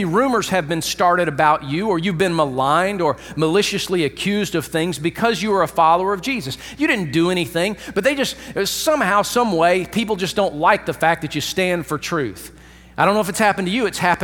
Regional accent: Atlanta, Georgia, United States; I grew up in Atlanta, and so I grew up watching the Atlanta Braves.

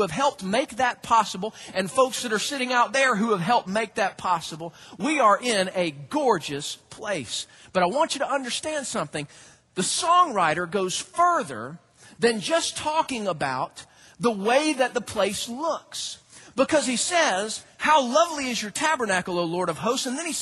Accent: Georgia, United States; They're expecting me to say Georgia. And, you know, I'm from Georgia, as everyone should be.

